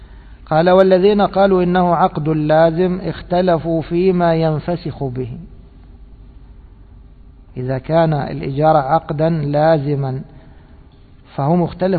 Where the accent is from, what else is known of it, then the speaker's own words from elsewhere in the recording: Egypt; يعني هذا معروف عندنا في مصر، دوما بتجد الترنشات يعني تابعة للبيت